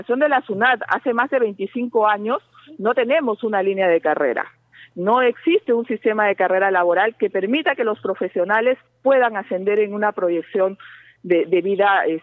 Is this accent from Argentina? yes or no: no; Arequipa, Peru; now in Lima, Peru; porque yo soy de Arequipa, por cierto, feliz día para mi ciudad